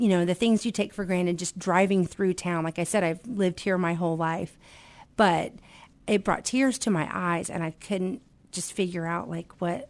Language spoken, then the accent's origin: English; Decatur, Illinois, United States; I was born and raised in Decatur. In fact, I was born in St. Mary's Hospital.